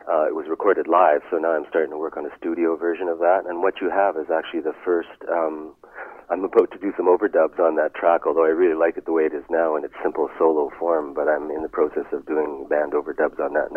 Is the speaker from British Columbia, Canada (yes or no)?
no; Winnipeg, Manitoba, Canada; You know, I'm from Winnipeg